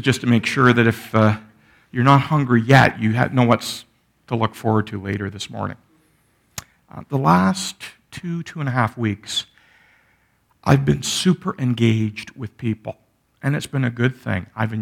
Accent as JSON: {"language": "English", "town": "Toronto", "region": "Ontario", "country": "Canada", "tie": "born or raised there", "said": "You know, I know I grew up in Toronto, and I have a lot of friends and peers in the Toronto area."}